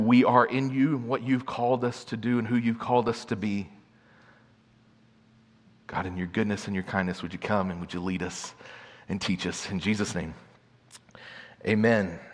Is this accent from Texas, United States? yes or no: yes; Atlanta, Texas, United States; I grew up in Atlanta, Texas, in a really great family, mom, dad, sister.